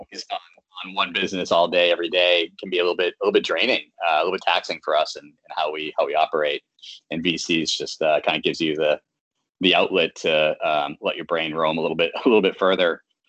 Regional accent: Boston, Massachusetts, United States; I always say, growing up in the Boston area, like if I couldn't have played shortstop for the Boston Red Sox, I'd want to be doing what I'm doing

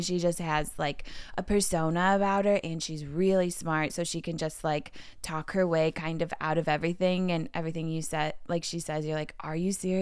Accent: Midwest, United States; I mean, you're from the South, I'm from the Midwest, like coming from such a conservative world

